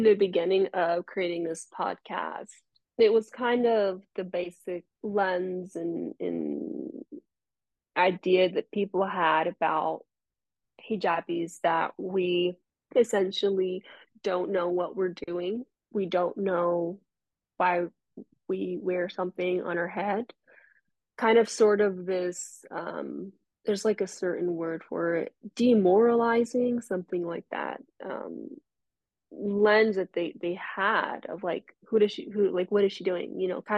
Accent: Texas, United States; like I'm still an American and I'm gonna go back to Texas

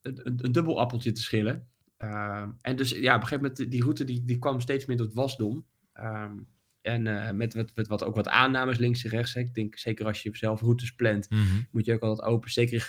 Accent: Netherlands; als Nederlanders, we wonen in een heel klein landje met heel veel mensen.

